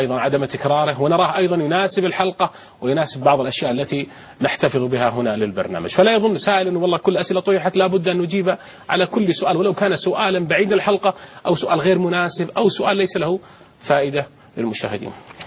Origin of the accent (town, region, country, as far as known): Saudi Arabia